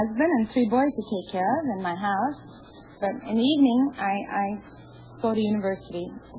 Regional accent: Enid, Oklahoma, United States; I'm from Enid, Oklahoma.

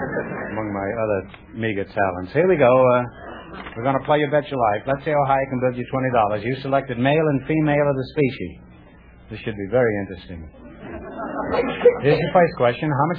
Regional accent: Manhattan, New York, United States; born there; I was born in New York, too. Manhattan.

